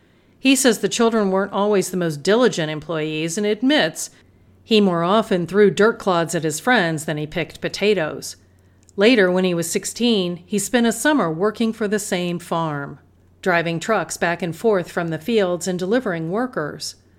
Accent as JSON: {"language": "English", "region": "California", "country": "United States", "tie": "born or raised there", "said": "\"I grew up in the San Joaquin Valley.\" I knew that I had been naturally immunized to the actual disease by merely living there, from the air I had breathed growing up."}